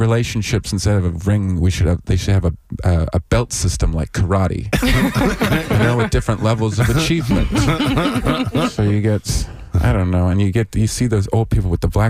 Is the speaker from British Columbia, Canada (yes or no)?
yes; Vancouver, British Columbia, Canada; I do. I'm from Vancouver, BC.